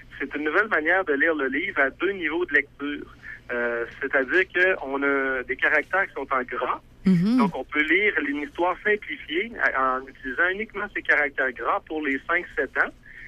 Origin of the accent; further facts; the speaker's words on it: Quebec City, Quebec, Canada; Nous, on vient de Québec.